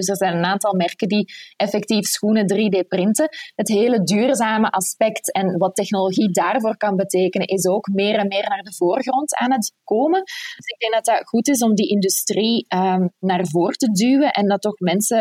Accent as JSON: {"language": "Dutch", "country": "Belgium", "said": "Voor mij als Belg, die zelf ook van nature redelijk pessimistisch en nuchter is"}